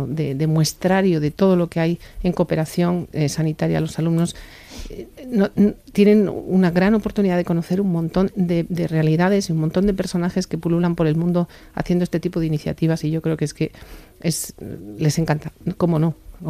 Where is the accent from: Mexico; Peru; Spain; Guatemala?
Spain; a día de hoy somos mercenarios españoles